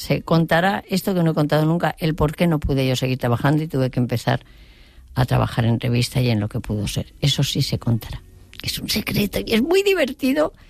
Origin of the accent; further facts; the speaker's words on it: Valladolid, Castile and León, Spain; yo soy castellana vieja, vamos, que soy de Valladolid y mi padre es de Zamora.